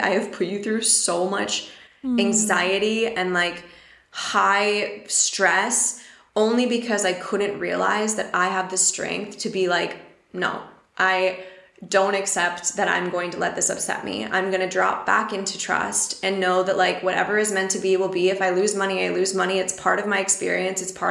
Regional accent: United States; moved away; I'm from America. I'm used to all the best compliances and like stuff and convenience and like everything.

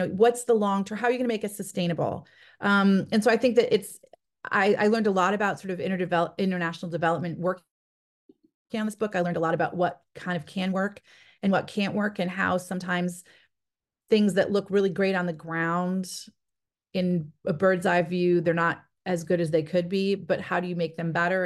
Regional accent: Michigan, United States; I met a woman who started a grassroots advocacy group in my home state of Michigan.

